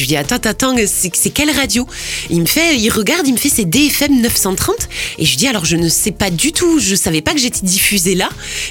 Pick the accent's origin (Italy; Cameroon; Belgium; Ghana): Italy; Florence, Tuscany; je suis originaire, moi, de Florence. J'ai grandi à Florence. J'ai fait mes études ici. Enfin, mes études, en tout cas, collège, lycée.